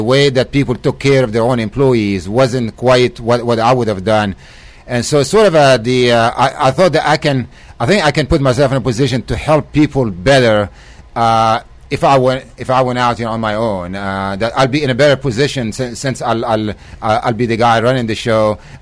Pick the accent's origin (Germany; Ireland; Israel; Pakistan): Israel; moved away as an adult; now in United States; Well, I came from Israel here in 1981, right out of high school.